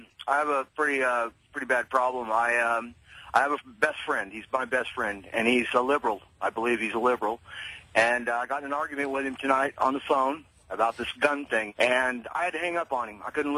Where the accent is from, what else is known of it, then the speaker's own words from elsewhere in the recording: California, United States; also born or lived in Fresno; now in Indianapolis, United States; I'm actually from California. I'm from Fresno. I grew up in the Bay Area.